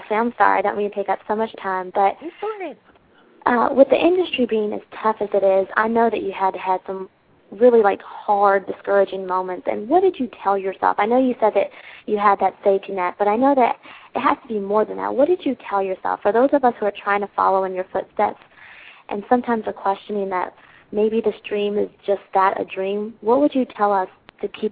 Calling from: Herndon, Virginia, United States; Yeah, I'm Herndon, Virginia.

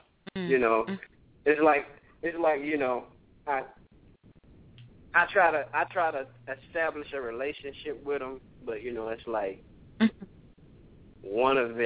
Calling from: Birmingham, Alabama, United States; Well, I'm in Birmingham, but I got a 219 area code.

